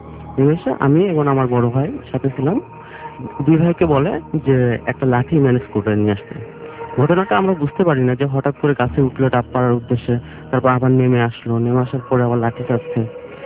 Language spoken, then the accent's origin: Bangla; Jessore, Khulna Division, Bangladesh; আমার গ্রামের বাসা যশোর